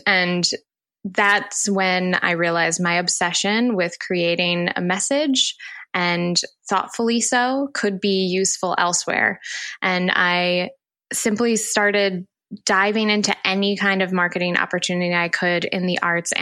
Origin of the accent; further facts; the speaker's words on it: Midwest, United States; now in New York, United States; And I grew up in the Midwest. I traveled to New York to plant roots here